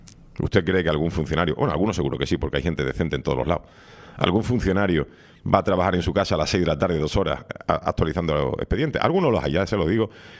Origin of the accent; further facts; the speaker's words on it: Spain; una mujer cuya biografía deberíamos de por lo menos conocer como españoles